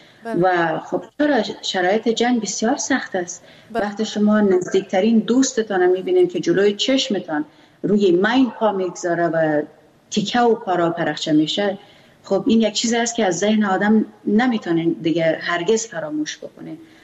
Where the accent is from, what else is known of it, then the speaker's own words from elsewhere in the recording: Afghanistan; first language Pashto; Persian is a second language; چون من زبان مادریم پشتو است.